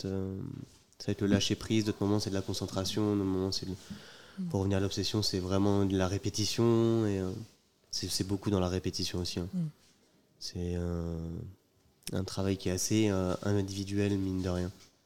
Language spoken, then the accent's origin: French; Brittany, France; on vient de Bretagne, franchement, on est venu dans le sud